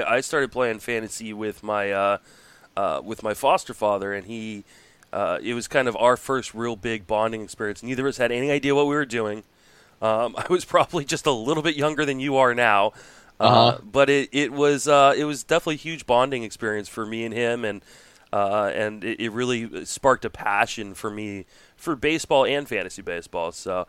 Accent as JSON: {"language": "English", "town": "Washington", "region": "District of Columbia", "country": "United States", "tie": "born or raised there", "said": "I grew up in Washington, D.C., and I was, I think, about 5 or 6 blocks away from Georgetown's campus when Allen Iverson went there."}